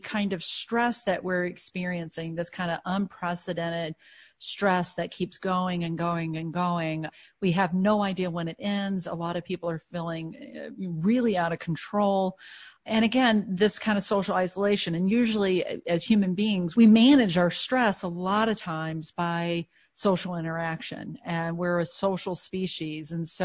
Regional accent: North Carolina, United States; I mean, I was raised in North Carolina, so I attended UNC Chapel Hill for both undergraduate and medical school.

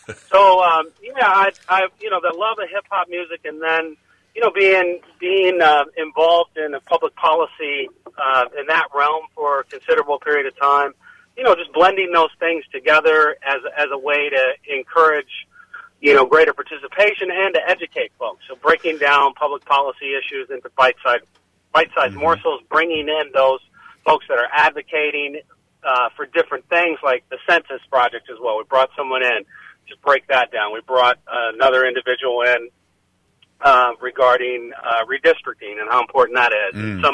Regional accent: Minneapolis, Minnesota, United States; also born or lived in East Coast; I'm from Minneapolis, but I spent 10 years plus on the East Coast

